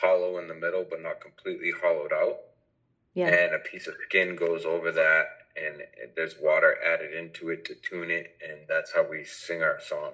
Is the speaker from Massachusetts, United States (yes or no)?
yes; Massachusetts, United States; I'm from the Nipmuc people. It's a tribe out of Massachusetts.